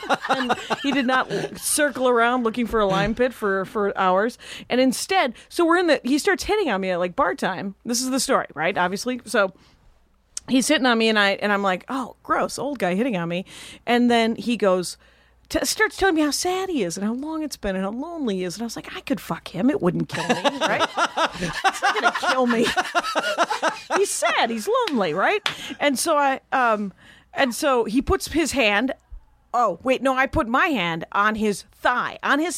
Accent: Milwaukee, Wisconsin, United States; This is in Milwaukee. I grew up in Milwaukee.

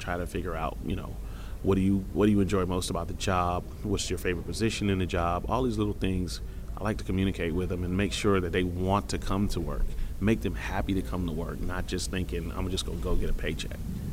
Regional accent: South Carolina, United States; And being that I'm from South Carolina, of course I'm going to be, you know, lenient towards the fact that South Carolina is where it started.

